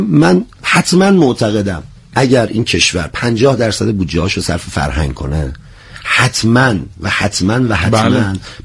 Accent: Iran; به عنوان یک ایرانی میگم که فرهنگ براش همه چیه،

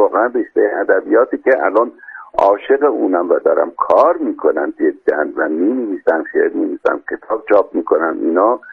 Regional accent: Ahvaz, Khuzestan, Iran; میدونی من بچه اهوازم دیگه

